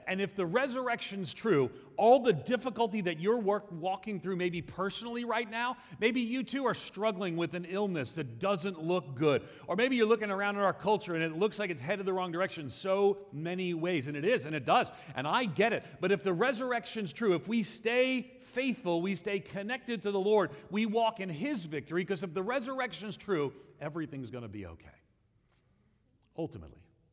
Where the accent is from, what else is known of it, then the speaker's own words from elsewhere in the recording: New York City, New York, United States; I grew up in New York City. Anyone else from New York? Anybody? No? You got a problem with that? That I'm from New York?